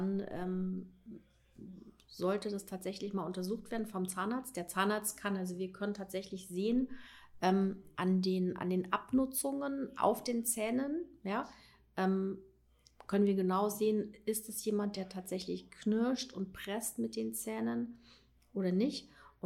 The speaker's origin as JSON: {"language": "German", "region": "East Germany", "country": "Germany", "tie": "born or raised there", "said": "weil ich bin noch ein Ossi. Ich bin noch in der DDR aufgewachsen."}